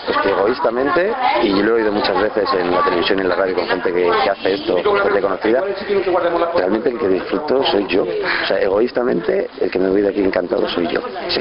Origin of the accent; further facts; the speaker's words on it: Salamanca, Castile and León, Spain; now in Madrid, Spain; Yo, aunque soy de Salamanca, vivo en Madrid